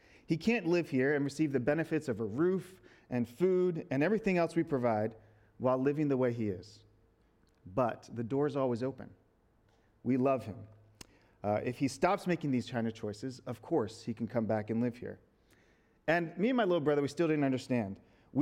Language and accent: English; Baltimore, Maryland, United States; When I was 14, I grew up in Baltimore.